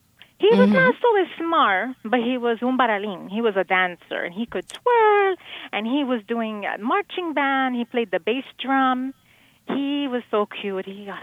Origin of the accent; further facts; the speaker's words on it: Colombia; now in United States; I'm from Colombia. My father, we were very, very, very poor. My father was doing odd jobs, you know, in Colombia. But he said, we're going to go to the United States.